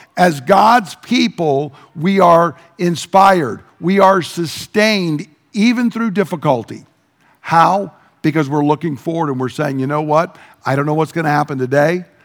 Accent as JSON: {"language": "English", "country": "United States", "said": "I am a male, I am gonna vote in political things, I am an American, I serve as a Marine."}